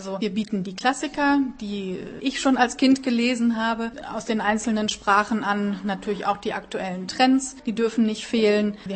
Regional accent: Germany; now in Prague, Czech Republic; Meine Kollegin Sylvie Perisseau ist ja Französin, ich bin Deutsche

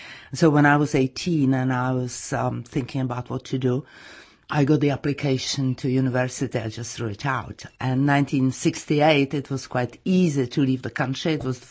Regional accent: Prague, Czechia; I'm from Prague, and I was born in 1950. Grew up in Kobylisy, which is the suburb of Prague, in a very kind of countryfied environment. You know, we had a farm behind the house and so on.

